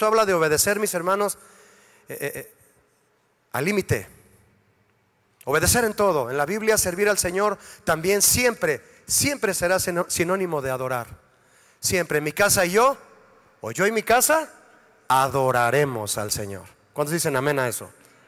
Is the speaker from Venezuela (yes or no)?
no; Mexico; como buenos mexicanos diríamos